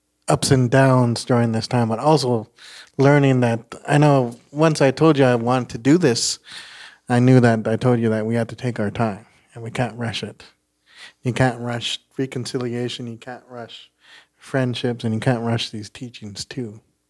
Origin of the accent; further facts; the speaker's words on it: Kwantlen First Nation, British Columbia, Canada; I'm so proud I'm from Kwantlen First Nation, and that this is my history, this is mom's history